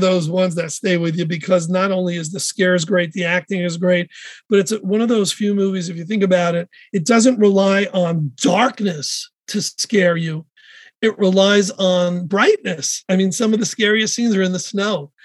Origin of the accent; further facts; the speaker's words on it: Bronx, New York, United States; Yeah. So I grew up in the Bronx and mom and dad were, you know, they were just cool.